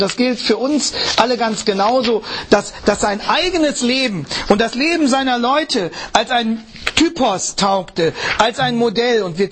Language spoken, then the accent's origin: German; Hanover, Lower Saxony, Germany; Sie wissen ja, ich komme aus Hannover.